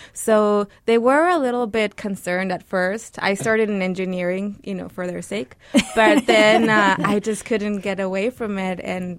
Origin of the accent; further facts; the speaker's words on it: Ciudad Juarez, Chihuahua, Mexico; I grew up in Ciudad Juarez, and I went to private school